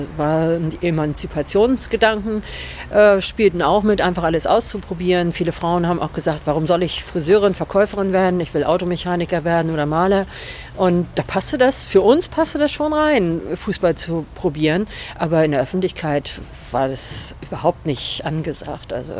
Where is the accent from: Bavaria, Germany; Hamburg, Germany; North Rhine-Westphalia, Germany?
Hamburg, Germany; born there; Ich bin in Hamburg geboren